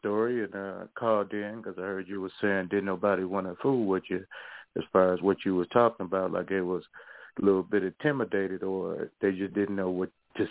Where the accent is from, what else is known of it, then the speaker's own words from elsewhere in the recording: Detroit, Michigan, United States; You know, I'm from Detroit.